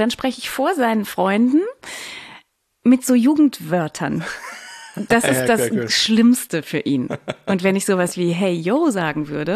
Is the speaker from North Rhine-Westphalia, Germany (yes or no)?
yes; Cologne, North Rhine-Westphalia, Germany; now in Munich, Germany; in meiner Heimatstadt Köln